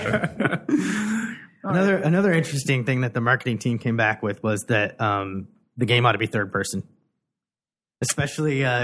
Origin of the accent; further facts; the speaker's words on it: Chicago, Illinois, United States; So I'm from Chicago and I fly back there.